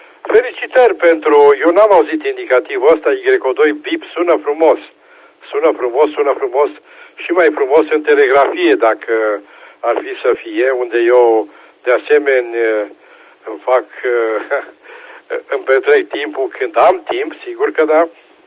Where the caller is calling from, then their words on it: Timișoara, Timiș County, Romania; Timișoara